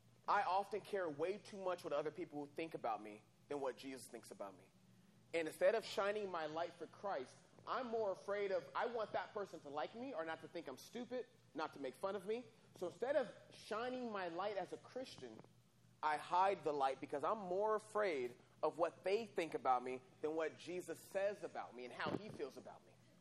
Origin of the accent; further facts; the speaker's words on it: El Centro, California, United States; me being a five-year-old growing up in El Centro, which is where I was born